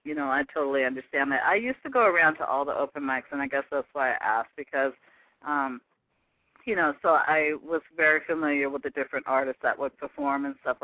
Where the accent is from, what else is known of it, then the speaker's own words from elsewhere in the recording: Pacific Northwest, United States; showcase the talents of you guys with my people here in the Pacific Northwest.